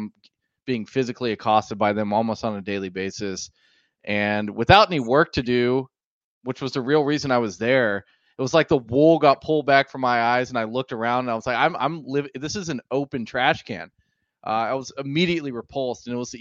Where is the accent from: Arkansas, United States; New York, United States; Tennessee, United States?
Tennessee, United States; Nashville; I grew up in Nashville, Tennessee.